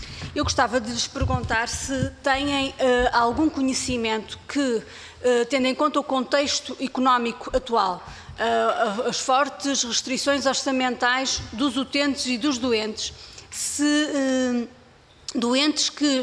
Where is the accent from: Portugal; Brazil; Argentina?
Portugal; Norte; eu sou do Norte